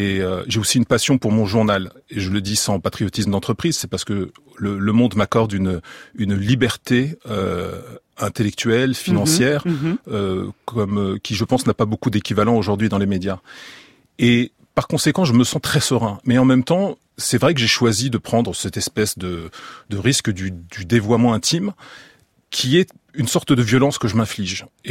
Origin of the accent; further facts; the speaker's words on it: France; Je suis français, je suis né en France, j'aime la France.